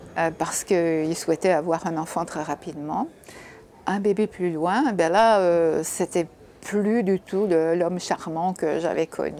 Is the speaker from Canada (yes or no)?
yes; Canada; j'étais canadienne, ou je suis canadienne